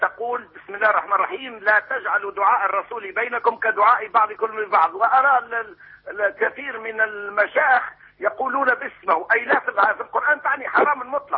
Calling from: Tunisia

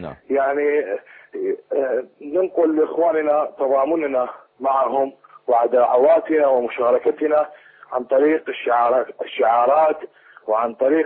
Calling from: Baghdad, Baghdad Governorate, Iraq; يعني صراحة أنا أتكلم وياك من بغداد.

